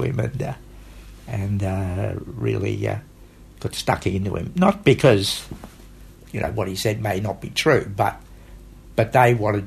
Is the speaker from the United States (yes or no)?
no; Port Fairy, Victoria, Australia; born there; I was born in Port Fairy.